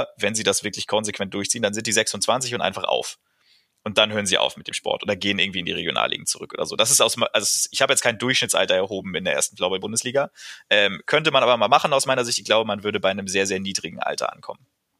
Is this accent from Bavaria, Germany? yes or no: no; Kiel, Schleswig-Holstein, Germany; aber ich komme ja aus Kiel